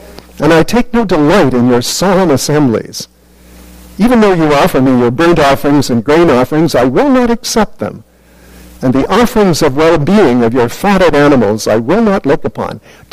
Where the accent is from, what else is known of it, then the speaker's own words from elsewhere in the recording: Canada; Right, I'm not always proud of being a Canadian.